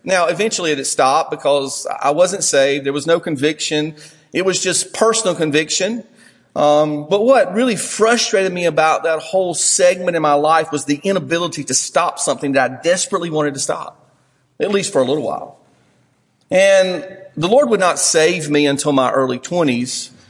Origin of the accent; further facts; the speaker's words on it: Whitmire, United States; as a kid growing up in Whitmire, it was a boring life.